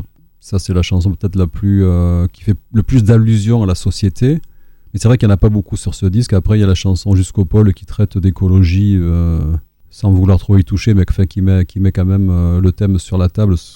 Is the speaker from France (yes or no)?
yes; Agen, Nouvelle-Aquitaine, France; je prépare 3 soirs à Agen, qui est ma ville natale.